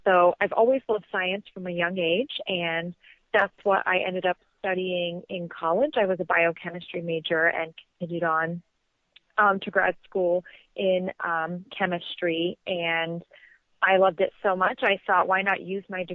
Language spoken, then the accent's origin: English; Midwest, United States; now in Los Angeles, United States; I first got into the personal care industry when I moved to Los Angeles from the Midwest.